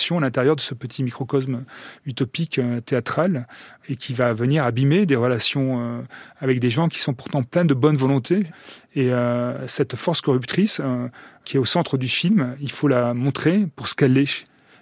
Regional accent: France; c'est pas parce qu'on est français

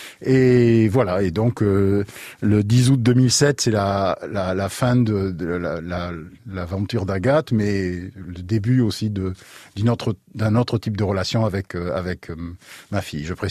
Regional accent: Floirac, Nouvelle-Aquitaine, France; donc moi je suis d'ici, je suis de la Bastide, enfin de Floirac, de la Bastide, de la Benauge.

